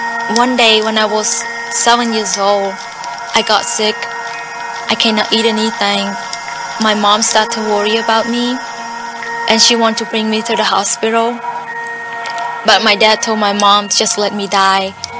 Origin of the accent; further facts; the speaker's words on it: Cambodia; I am from Cambodia. I was born and raised on a boat in a floating village.